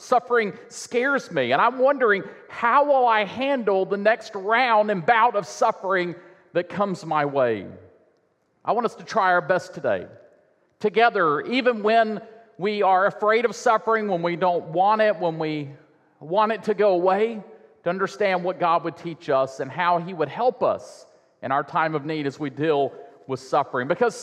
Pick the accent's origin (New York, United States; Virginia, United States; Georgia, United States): Georgia, United States; Warner Robins; I think about when I was a kid, I've mentioned before, growing up in Warner Robins next to Robins Air Force Base